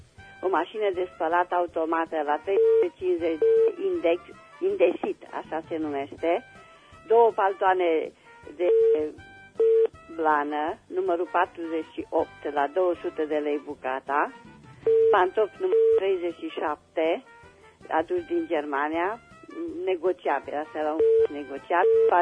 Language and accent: Romanian; Reșița, Caraș-Severin, Romania; Sunt din Gătaia. Din Reșița, scuzați.